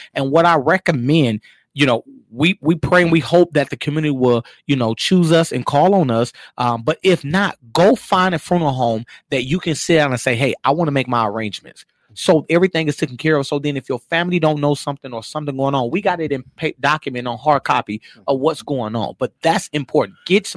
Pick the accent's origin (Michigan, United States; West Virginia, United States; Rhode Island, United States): Michigan, United States; Muskegon; So yes, I am from Muskegon. And born and raised here, graduated, went to hikes all my life, but I graduated from Orchard View, and then I went over to Mortuary School in Chicago.